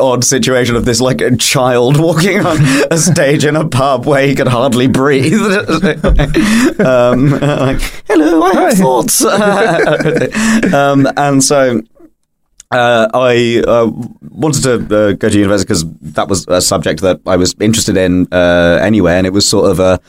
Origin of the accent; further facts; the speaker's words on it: London, United Kingdom; because I grew up in London, my parents very kindly were like, you can live with us until you can afford both rent and food.